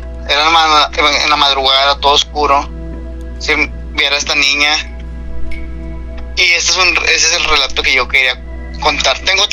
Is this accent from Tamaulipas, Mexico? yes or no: yes; Nuevo Laredo, Tamaulipas, Mexico; yo soy originario de Nuevo Laredo, Tamaulipas.